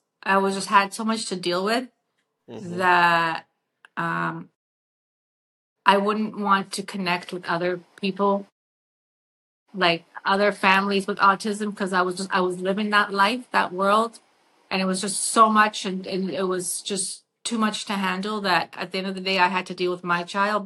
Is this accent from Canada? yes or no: yes; Canada; And I'm like, "Carmen, we're Canadian."